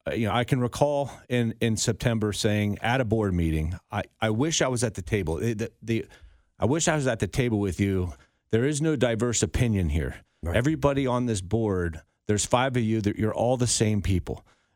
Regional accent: Upper Arlington, Ohio, United States; it was difficult growing up in Upper Arlington.

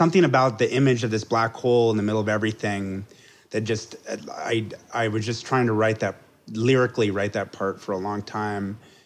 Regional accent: Houston, Texas, United States; I grew up in Houston.

